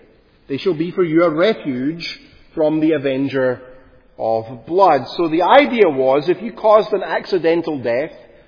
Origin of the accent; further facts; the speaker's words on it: Glasgow, Scotland, United Kingdom; my hometown of Glasgow